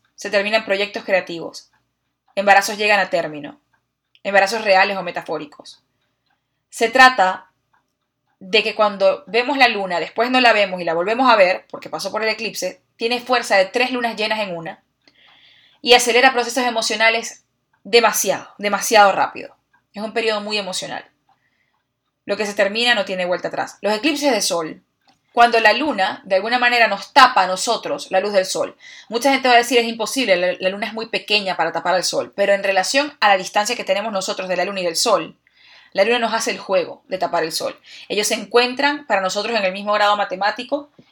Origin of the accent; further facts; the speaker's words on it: Venezuela; Yo soy venezolana, es una identificación falsa. Porque eso fue por un lugar donde yo nací.